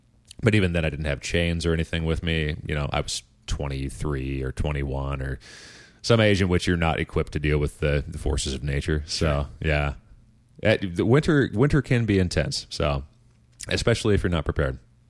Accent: Tacoma, Washington, United States; And like even I grew up in Tacoma, we don't get ice storms in Tacoma really all that often.

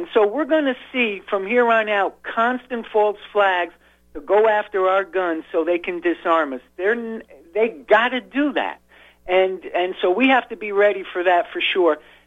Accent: New York, United States; You know, as a New Yorker, and I'm a country boy

